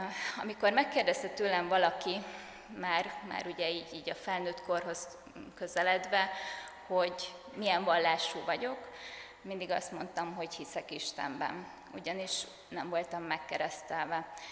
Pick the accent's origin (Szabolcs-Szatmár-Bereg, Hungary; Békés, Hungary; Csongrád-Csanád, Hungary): Békés, Hungary; Békéscsaba; Békéscsabán születtem. Itt is jártam az általános iskolát, illetve a középiskolát.